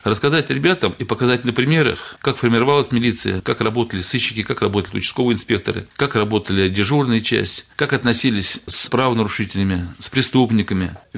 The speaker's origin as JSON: {"language": "Russian", "town": "Bukovo", "region": "Moscow Oblast", "country": "Russia", "tie": "born or raised there", "said": "Я местный житель, родился в Буково."}